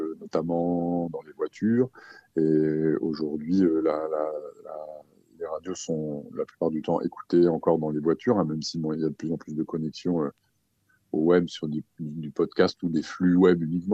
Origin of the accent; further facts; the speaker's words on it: Ogan, France; comme je suis originaire d'Ogan et que c'est la commune où j'ai grandi